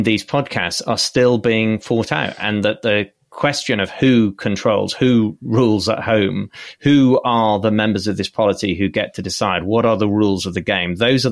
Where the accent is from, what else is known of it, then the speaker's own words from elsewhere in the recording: United Kingdom; especially perhaps as a British person, to study the American Civil War in much the way that I might have studied the English Civil War.